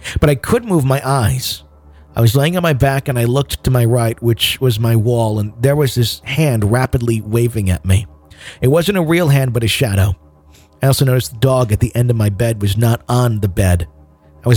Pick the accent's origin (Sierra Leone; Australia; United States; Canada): United States; Idaho; So I'm from Idaho and was around 8 years old at the time.